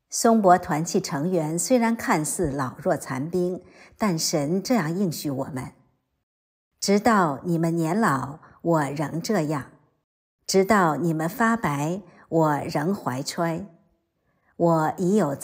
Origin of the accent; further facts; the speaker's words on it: Taiwan; now in United States; 我出生和成长在台湾，总以为基督教是西方人的信仰，没想到神竟把我带到了美国。